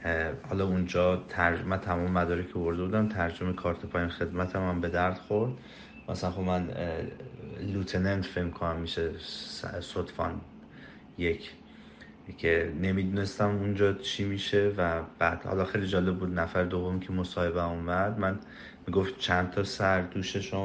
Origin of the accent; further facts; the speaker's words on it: Iran; حالا چون ما ایرانی هستیم شروع میکنن که دلیل سفر رو میپرسن